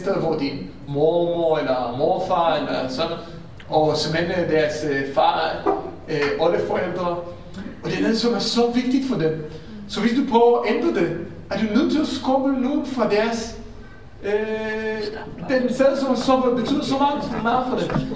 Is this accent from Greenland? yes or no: no; Israel; now in Denmark; Jeg kommer fra Israel, hvor jeg har aldrig oplevet en begravelse, hvor kvinder og mænd var adskilt.